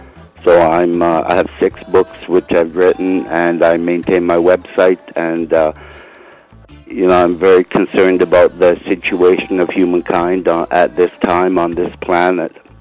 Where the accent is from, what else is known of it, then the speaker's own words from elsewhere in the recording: Ontario, Canada; also born or lived in England; I was born in England. My father served there in the Canadian military during the war, and then I've grown up in Ontario and lived here almost my whole life.